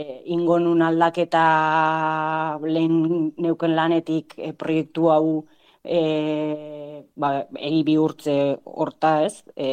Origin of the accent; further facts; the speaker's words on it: Lazkao, Basque Country, Spain; now in Ataun, Spain; Lazkaukoa naiz izatez, baino ataunen bizi naiz orain dela 12 urtetik, bi ume txiki dauzket eta orain dela 9 hilabetetik denda txiki baten jabe naiz. Bai, Lazkaon.